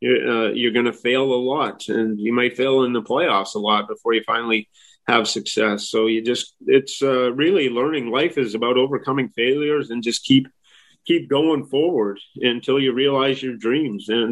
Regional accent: Montana, United States; also born or lived in British Columbia; I actually had my hockey part in British Columbia and spent a lot of my time growing up in Montana.

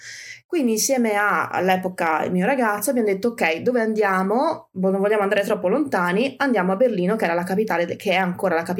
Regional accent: Castelgomberto, Veneto, Italy; io sono cresciuta a Vicenza, in un paesino nella provincia, Castelgomberto, molto piccolino, e poi ho studiato a Padova

